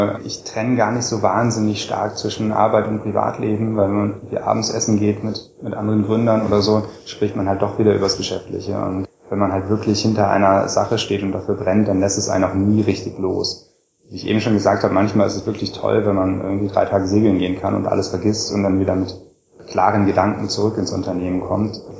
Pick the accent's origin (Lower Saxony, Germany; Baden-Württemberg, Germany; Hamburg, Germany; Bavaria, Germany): Lower Saxony, Germany; Göttingen; born there; Genau, ich wurde 1981 geboren in Göttingen.